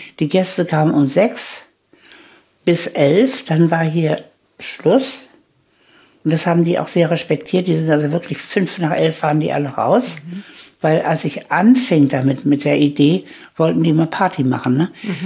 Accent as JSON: {"language": "German", "town": "Gelsenkirchen", "region": "North Rhine-Westphalia", "country": "Germany", "tie": "born there", "said": "Aber ich wurde 1938 in Gelsenkirchen geboren"}